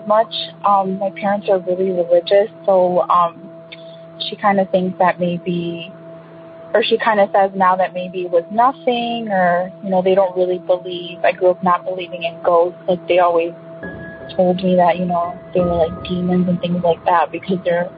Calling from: Chicago, Illinois, United States; I'm calling from Chicago, or like the Chicago area.

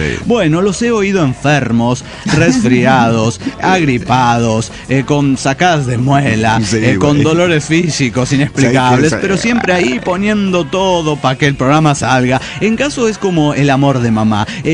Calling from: Chile

